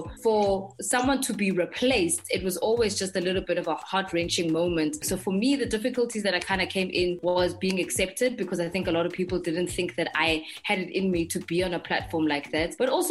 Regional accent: Johannesburg, Gauteng, South Africa; because I grew up in Johannesburg.

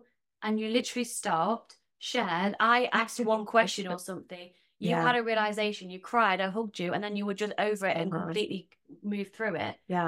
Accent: United Kingdom; accent: British; I love my British accent. Stay British.

